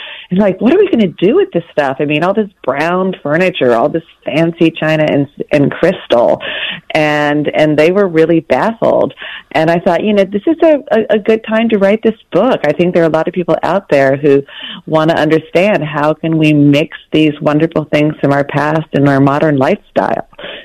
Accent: the South, United States; I grew up in the South with grandmothers and great aunts who lived in old houses

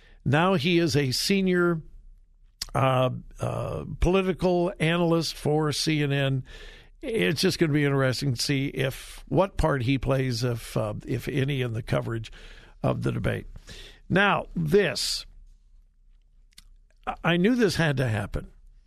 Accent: Westerville, Ohio, United States; The Democratic debate, the primary debate, is in my hometown of Westerville tomorrow night.

